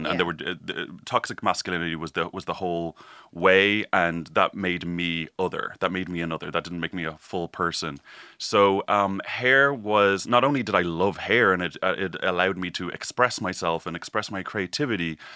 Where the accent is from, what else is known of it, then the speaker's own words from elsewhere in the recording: Dublin, Leinster, Ireland; I grew up around the Ballantyre, Rathfarnham areas.